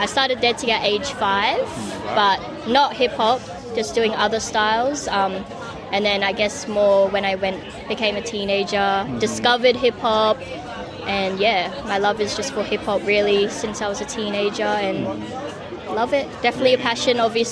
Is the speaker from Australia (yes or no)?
yes; Australia; So my dad is Filipino, so I'm half Filipino and my mom's Australian.